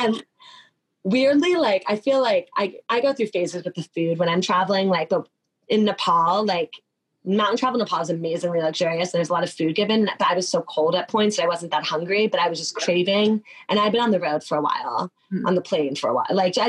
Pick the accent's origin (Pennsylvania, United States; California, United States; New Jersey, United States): New Jersey, United States; then I'm from New Jersey. I put on … … on my phone.